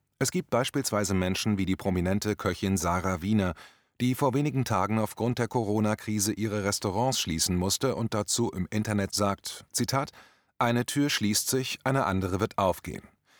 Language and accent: German; Northern Germany, Germany; an meine Jugend in Norddeutschland